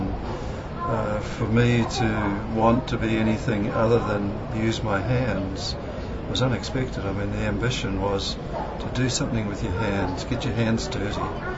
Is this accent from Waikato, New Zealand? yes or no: yes; Waikato, New Zealand; And I have a mountain there, which is called Porongia, my mountain. There's a river, which is called Waipa, my river. And it's where I belong. Grew up 5,000 people, and I'm a Kiwi.